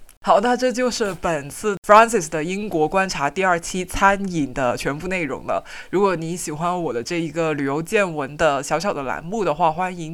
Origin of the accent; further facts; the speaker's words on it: Guangdong, China; 然后我们广东人很精明的